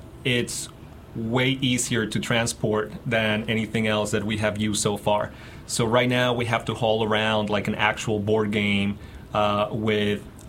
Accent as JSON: {"language": "English", "country": "Mexico", "said": "And for instance, I'm originally from Mexico, and every single time that I introduce myself, you know, I would hear like a gasp when I would say I'm originally from Mexico."}